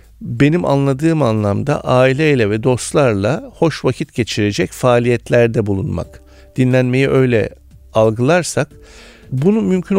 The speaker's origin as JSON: {"language": "Turkish", "region": "Mersin", "country": "Turkey", "said": "Biz Mersinliyim ben. Evet. Babam bize haftada en az iki kere balık yedirdi."}